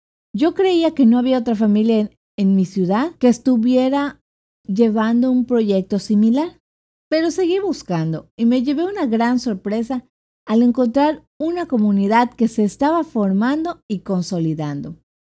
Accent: Mexico; Debido a que nosotros somos mexicanos, esperábamos alcanzar a las familias de nuestro país

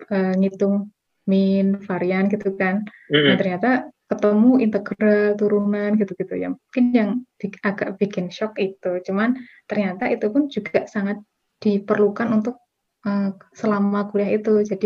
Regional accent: Yogyakarta, Special Region of Yogyakarta, Indonesia; Saya berasal dari Jogja.

